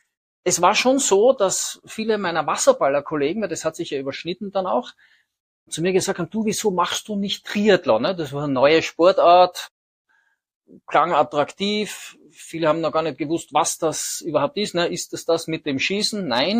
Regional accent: Graz, Styria, Austria; ich komme aus Graz, also Großstadt, 300.000 Einwohner.

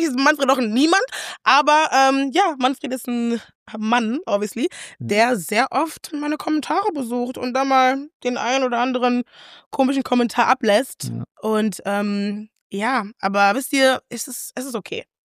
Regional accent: Kinshasa, DR Congo; Also Leute, ich komme aus Kongo, Kinshasa.

